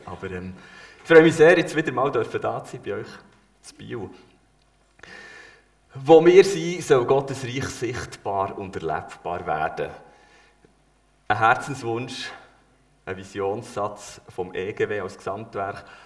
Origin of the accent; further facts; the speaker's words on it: Kerzers, Fribourg, Switzerland; Ich bin ein Sohn vom Vater im Himmel und komme von Kerzers. Ich bin aktuell dort mit meiner Familie am Wohnen. Das ist auch mein Ort, wo ich geboren bin.